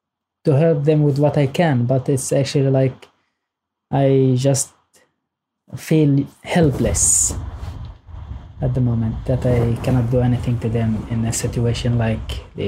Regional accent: Gaza, Gaza Strip, Palestine; English is a second language; moved away as an adult; now in Sweden; I am 28 years old at the moment. I'm Palestinian from Gaza. Currently, I live in Sweden since 8 years ago.

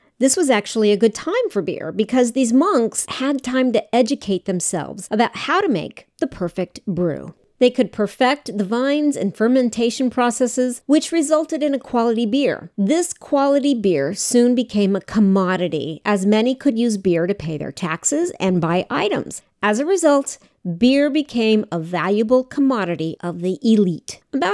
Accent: Denver, Colorado, United States; By 1976, areas around the United States, like New York and my hometown, Denver, Colorado, began to create something like a black market for the Corona Extra.

